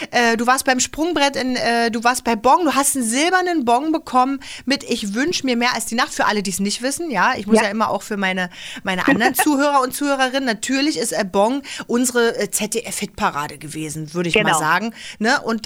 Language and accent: German; Berlin, Germany; Und ich habe mich nach der Wende dann immer gewundert, als Berliner Göre